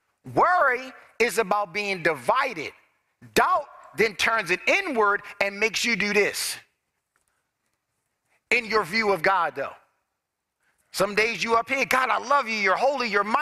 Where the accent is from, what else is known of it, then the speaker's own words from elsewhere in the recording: Baltimore, Maryland, United States; I grew up in Baltimore City, and I'm a Marine.